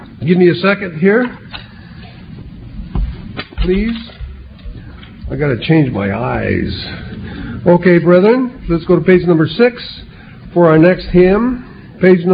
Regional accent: Stockton, California, United States; I'm from Stockton, California.

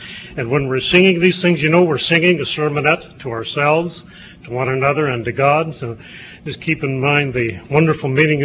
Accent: Los Angeles, California, United States; by the way. Those who don't know who I am, I'm from the West Los Angeles area.

